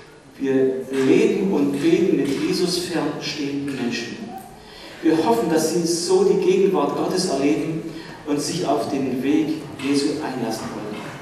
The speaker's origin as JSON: {"language": "German", "town": "Chemnitz", "region": "Saxony", "country": "Germany", "said": "ein Traum ist es, für uns als Chemnitzer"}